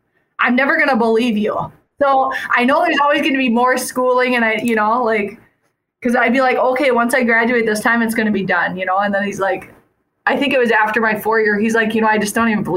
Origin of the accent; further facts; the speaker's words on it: Opal, Minnesota, United States; Yeah, I grew up in Opal. It's a very small town next to Holdingford. I went to school there my whole life.